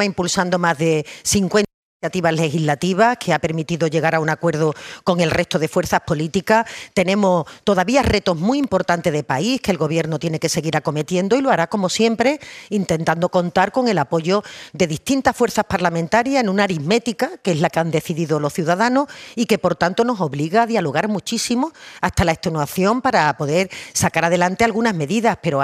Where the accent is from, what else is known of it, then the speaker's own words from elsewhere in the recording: Andalusia, Spain; celebrar nuestra convivencia como andaluces